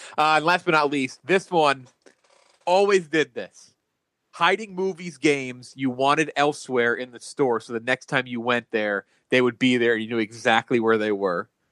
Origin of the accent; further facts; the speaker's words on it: Texas, United States; You'd see them outside McDonald's, 7-Elevens back in my hometown, back in Texas.